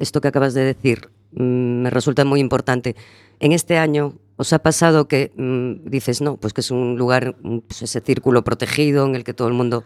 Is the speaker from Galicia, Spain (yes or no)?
yes; Galicia, Spain; Por lo menos en mi pueblo cerca de Pontevedra, ¿eh?